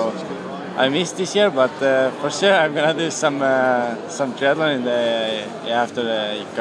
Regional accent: Finland; English is a second language; I'm from Finland

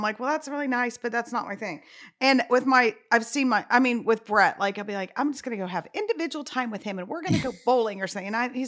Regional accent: United States; And so me, because I'm so American and we think everything's so centric around us

